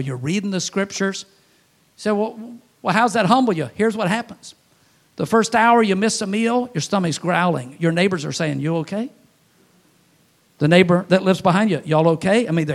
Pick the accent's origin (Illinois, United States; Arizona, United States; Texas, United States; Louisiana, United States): Louisiana, United States; Baton Rouge; That's why every time I go to Baton Rouge, Louisiana, my hometown, I drive by the old neighborhood. I park in front of the old house.